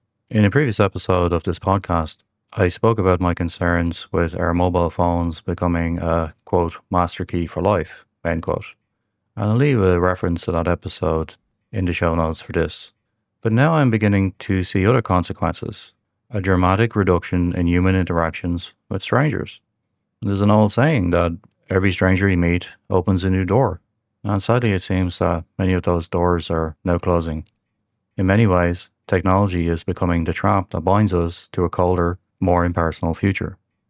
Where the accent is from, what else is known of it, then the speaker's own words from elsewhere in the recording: Ireland; A few years back, in my home country of Ireland, there was a billboard campaign